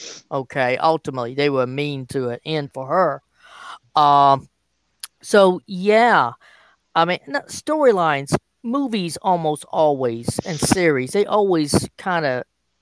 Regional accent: Texas, United States; I would say growing up in Texas, as I have

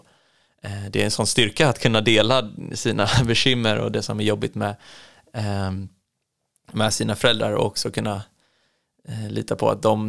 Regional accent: Holsbybrunn, Jönköping County, Sweden; also born or lived in Gothenburg; Så jag började mina första år nere i Göteborg. Men sen så har jag haft majoriteten av min uppväxt i Småland. I Holsbybrunn utanför Vetlanda.

